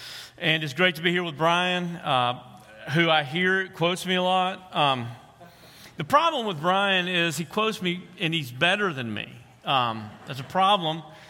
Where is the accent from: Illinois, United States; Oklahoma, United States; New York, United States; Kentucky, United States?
Oklahoma, United States; Tulsa; also born or lived in Mississippi; I am from Tulsa, Oklahoma, most recently, but I spent 14 very formative years of my life here in Mississippi.